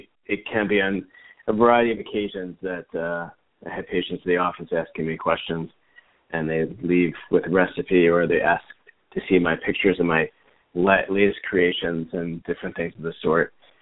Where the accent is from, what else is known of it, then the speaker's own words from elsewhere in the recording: New York, United States; So really, with growing up in the Tri-State area of New York and being in America, I do like New American cuisine.